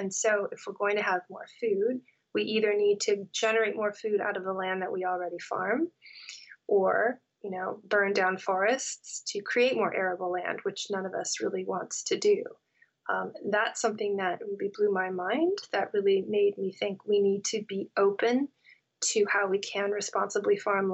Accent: California, United States; I always sort of was this, you know, know-it-all American kid growing up in California

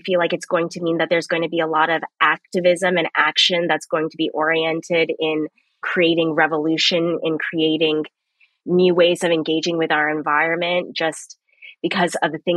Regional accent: Kenya; growing up in Kenya

